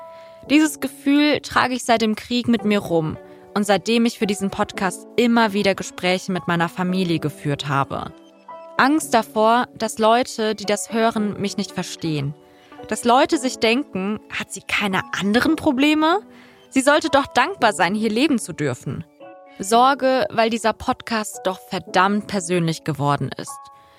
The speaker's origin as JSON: {"language": "German", "country": "Germany", "tie": "born or raised there", "said": "Elternhaus Iran, aufgewachsen in Deutschland."}